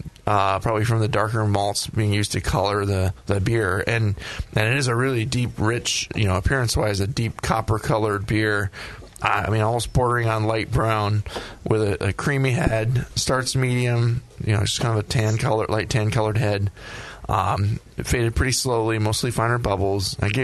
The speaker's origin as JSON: {"language": "English", "region": "Minnesota", "country": "United States", "said": "Yeah, well, I'm from Minnesota, and it was the weirdest thing when I moved out here."}